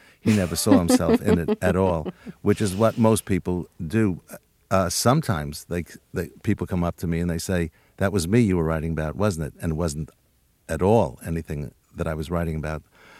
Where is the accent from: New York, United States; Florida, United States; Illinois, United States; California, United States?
New York, United States; Yes, when I was growing up in New York, we lived on the third floor, so I walked up there.